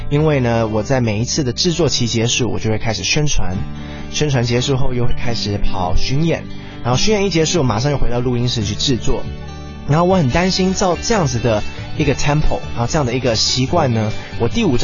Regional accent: California, United States; 那你就回到加州，我的长大的地方，去寻根，去找寻当初为什么爱上音乐

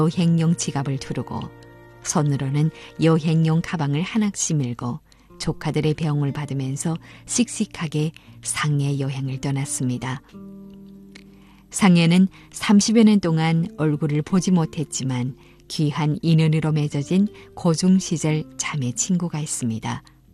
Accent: Jilin, China; moved away as an adult; 내 고향 연변이 국제적인 관광도시로 부상하고 있음을 직접 눈으로 확인하는 놀라운 순간이었습니다.

